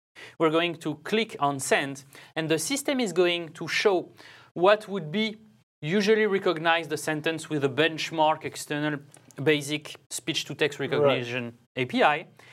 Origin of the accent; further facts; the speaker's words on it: France; accent: French; English is a second language; the ability for the system to know that with my voice and my French nice accent is